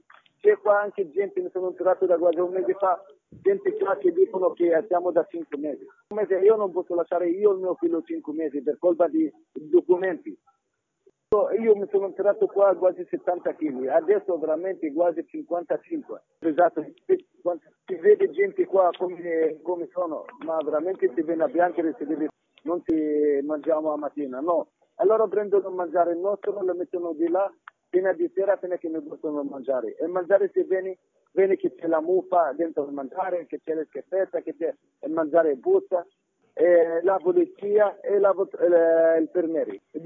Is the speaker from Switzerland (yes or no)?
no; Egypt; Italian is a second language; Perché io sono egiziano.